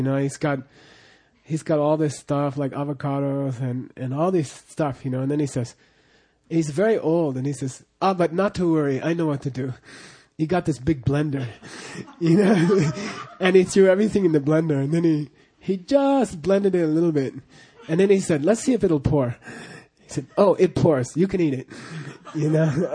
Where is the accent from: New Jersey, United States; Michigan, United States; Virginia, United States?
New Jersey, United States; Where I grew up in New Jersey at the temple, every time we had Sechu, me and Jampa would just be we'd grimace